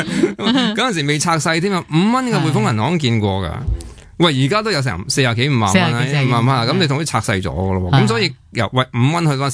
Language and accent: Cantonese; Hong Kong; 即系我哋香港人仲有即系有几多嘢系唔错噶。